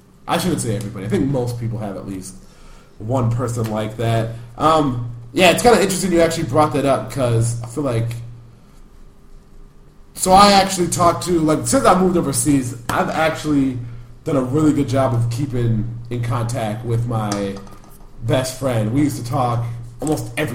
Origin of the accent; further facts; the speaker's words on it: United States; the only thing we have in common is we're from America.